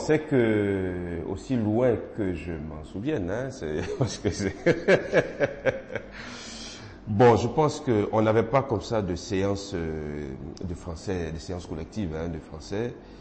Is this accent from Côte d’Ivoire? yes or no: yes; Côte d’Ivoire; first language Baoulé; French is a second language; Il y a le baoulé, que je parle, qui est ma langue maternelle